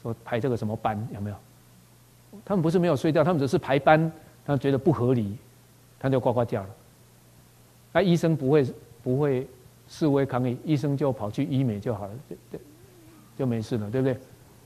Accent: Taiwan; 如果像我遭遇那样的话，我们台湾人是很可怜的

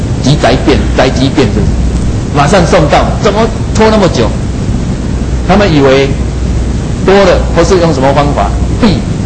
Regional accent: Taiwan; 这个我们台湾人很欣赏这个

